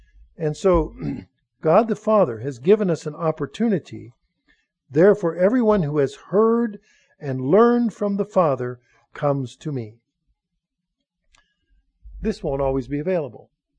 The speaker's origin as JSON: {"language": "English", "region": "New York", "country": "United States", "tie": "born or raised there", "said": "You know, I was raised in the North Country and I never shivered so much as I did that day."}